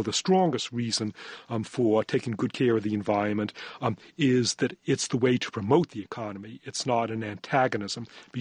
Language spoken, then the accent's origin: English; Boston, Massachusetts, United States; those refrigerated gases, the CFCs and freons that came in the 1940s when I was growing up in Boston